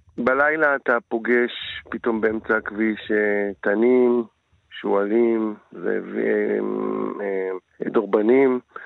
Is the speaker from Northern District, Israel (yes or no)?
yes; Kiryat Shmona, Northern District, Israel; מגיע יום יום לקריית שמונה לעשות את העבודה שלי שהיא צילום עיתונות. וזה יום יום מחדש לראות ולא להאמין שהמקום שגדלתי בו, המקום שיש בו, יש בו את זיכרונות הילדות שלי